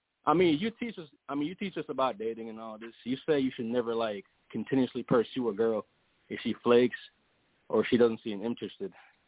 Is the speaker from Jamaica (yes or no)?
yes; Jamaica; I'm Jamaican, man. Wagwan.